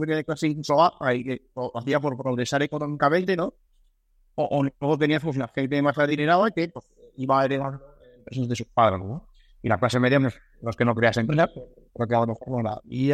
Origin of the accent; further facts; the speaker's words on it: Valencia, Valencian Community, Spain; Soy una persona de Valencia, vuelvo a decir de Valencia, que estamos cerca de Valencia.